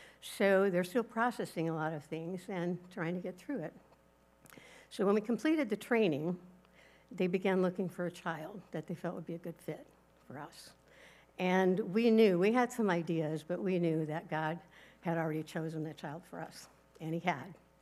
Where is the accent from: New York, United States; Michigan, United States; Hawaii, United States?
Michigan, United States; Detroit; I grew up in Michigan, in Detroit, in a big Italian family with all of the traditional values